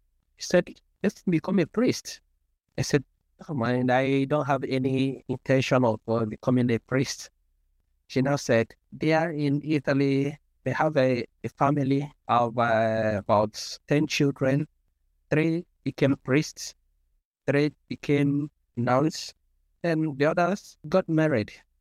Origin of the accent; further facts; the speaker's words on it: Nigeria; I come from Nigeria, and I have a very big family of 11. I happen to be the last in the family with five sisters